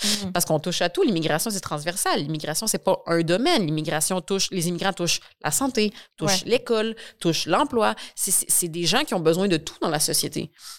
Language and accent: French; Quebec, Canada; ma mère est mexicaine. Mais je suis née au Québec. J'ai vécu toute ma vie au Québec. Je n'ai jamais vraiment vécu ailleurs.